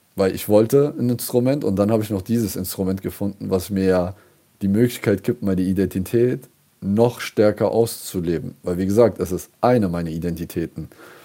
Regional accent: Saxony, Germany; now in Mannheim, Germany; Aber mir wollte niemand glauben, dass ich aus Sachsen bin.

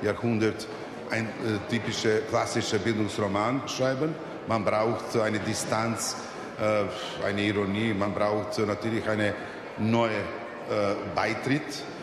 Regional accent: Pula, Istria County, Croatia; also born or lived in Belgrade, Serbia; Und Pula, eine Stadt, wo habe ich aufgewachsen.

